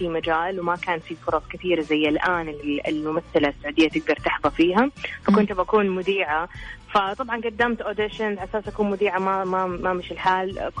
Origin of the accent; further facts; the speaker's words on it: Saudi Arabia; وكمان مثلا أنا عادة في السعودية بيتنا يعني مثلا أقوم أساعد ماما في المطبخ